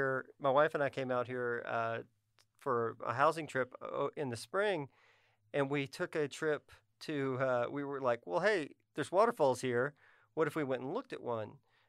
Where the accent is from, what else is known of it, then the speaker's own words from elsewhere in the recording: Texas, United States; I grew up in Southeast Texas.